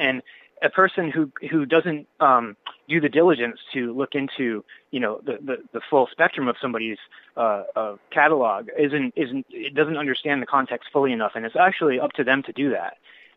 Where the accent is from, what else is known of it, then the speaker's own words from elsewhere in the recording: Rhode Island, United States; I grew up in Rhode Island, and we had locally a local radio station